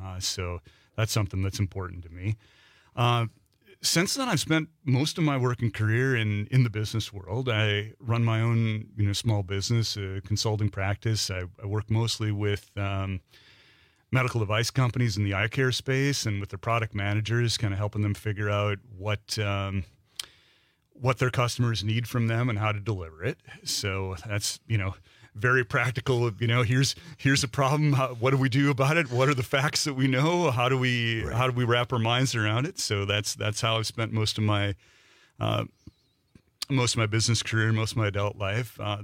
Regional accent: Wisconsin, United States; Well, I grew up here in Brown County in a family dairy farm, you know, south of De Pere.

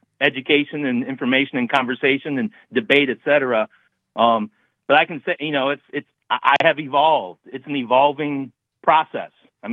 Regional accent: Racine, Wisconsin, United States; I grew up in Racine, you know, or just around Racine, whatever.

